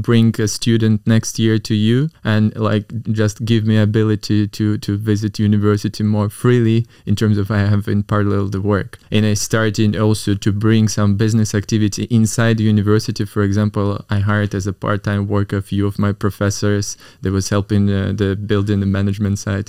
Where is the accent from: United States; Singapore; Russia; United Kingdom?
Russia; Moscow; born there; English is a second language; I born in Moscow, 91, 34 right now. I actually from ordinary family, wasn't rich. I grew up in a super simple district